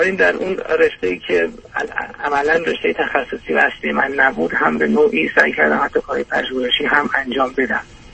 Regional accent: Iran; moved away as an adult; now in United States; من لیسانس، فوق لیسانس و دکترا رو در رشته مهندسی در ایران خوندم. 5-6 سال هم درس دادم در ایران و الان هم یه چند ماهی که به آمریکا آمدم

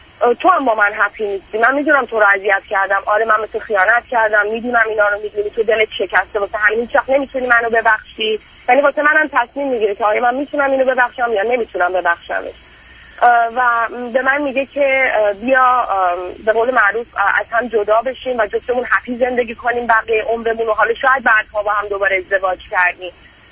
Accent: Iran; moved away as an adult; خودم 32 سالم هست الان و شوهرم 35 سالشه و من الان تقریبا 5 سال میشه که از ایران خارج شدم برای گرفتن پاسپورت و اینا، کلن بیرون از ایران هستم

